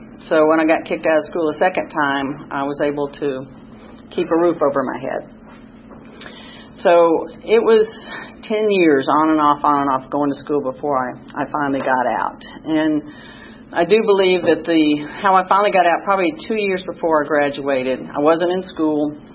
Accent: Chattanooga, Tennessee, United States; there was a bar in Chattanooga I grew up in Chattanooga, we would go to.

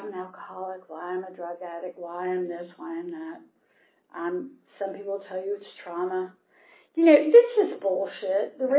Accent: Atlanta, Georgia, United States; I grew up here in Atlanta. I'm the youngest of four.

